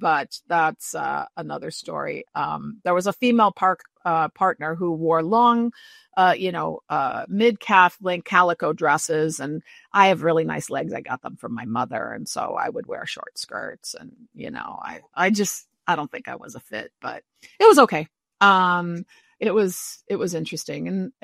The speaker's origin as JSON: {"language": "English", "region": "Minnesota", "country": "United States", "tie": "born or raised there", "said": "And I love the water growing up in Minnesota."}